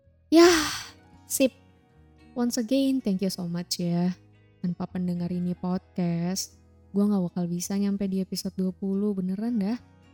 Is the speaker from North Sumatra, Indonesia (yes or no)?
yes; North Sumatra, Indonesia; now in Bali, Indonesia; Asal gue dari Nia, Sumatera Utara, domisili Bali. Kalau umur baru 19 tahun untuk tahun 2021.